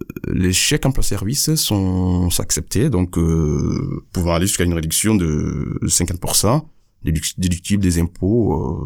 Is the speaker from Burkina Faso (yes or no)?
no; Casamance, Senegal; je suis originaire du sud du Sénégal, la Casamance, et on est entouré de forêts. Donc depuis tout petit, on baigne dans la nature